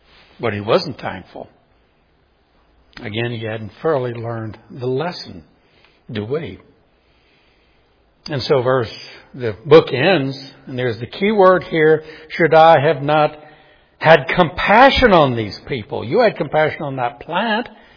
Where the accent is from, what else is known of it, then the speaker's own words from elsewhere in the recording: New Orleans, Louisiana, United States; Now, I grew up in New Orleans. That wasn't unusual.